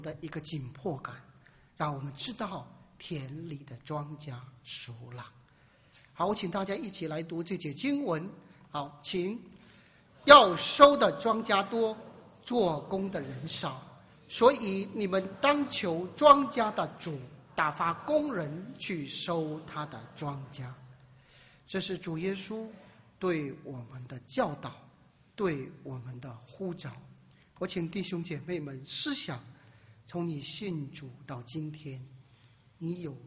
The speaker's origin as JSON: {"language": "Chinese", "country": "China", "said": "来到我们中国向我们中国人传福音。"}